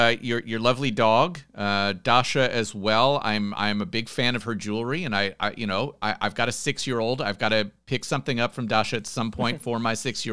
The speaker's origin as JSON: {"language": "English", "country": "United States", "said": "And I'm asking this as an American"}